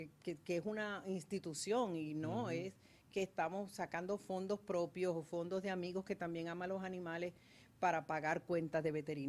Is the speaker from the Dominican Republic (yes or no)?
yes; Dominican Republic; Mi abuela viene de descendencia cubana, tengo todo este Caribe, y me crié en un barrio en la República Dominicana.